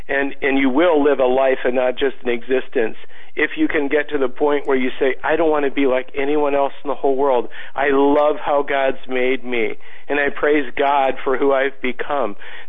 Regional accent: Ireland; Me being Irish, you know, I don't have to tell many of you that the piper was one of the most feared parts of any any Celtic army, man.

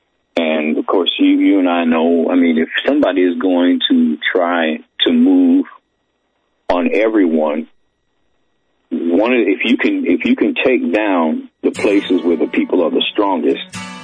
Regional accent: Brooklyn, New York, United States; Yeah, well, of course, I'm from New York. I'm from Brooklyn. And in my growing up there

